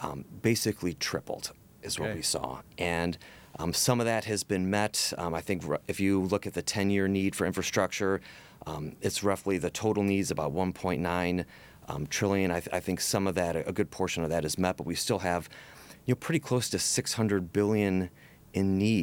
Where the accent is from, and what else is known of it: Chicago, Illinois, United States